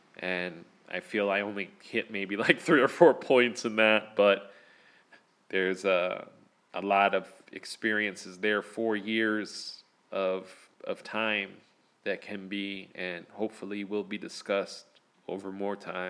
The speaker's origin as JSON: {"language": "English", "region": "Pennsylvania", "country": "United States", "tie": "born or raised there", "said": "I can never live in my hometown or the area around it because it affects me so much that I can't go back there. To me, that area, Allentown, Bethlehem and Easton area, the Lehigh Valley, feels to me like a bowl, like a pit, you know."}